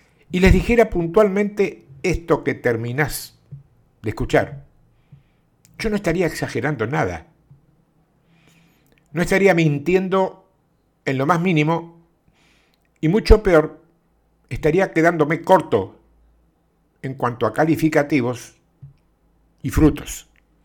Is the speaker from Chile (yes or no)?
no; Argentina; aquí en mi país, en Argentina